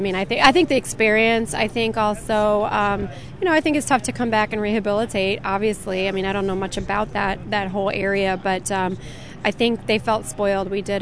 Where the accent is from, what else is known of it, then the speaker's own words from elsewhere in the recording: United States; I'm a woman, and I'm an American